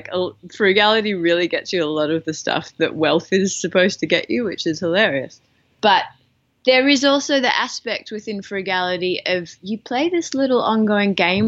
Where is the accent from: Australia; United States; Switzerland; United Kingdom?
Australia; But as an Australian, if you live in the southern half of the country